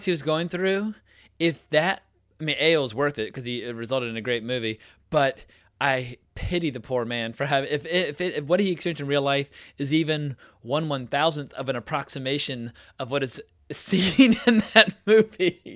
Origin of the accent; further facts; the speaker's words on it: United States; for me as an American, as an outsider looking in, I love the fact that Canada did all this.